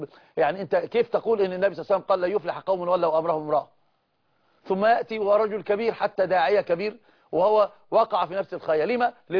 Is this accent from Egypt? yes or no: yes; Egypt; العام عندنا في مصر حفظها الله ورعاها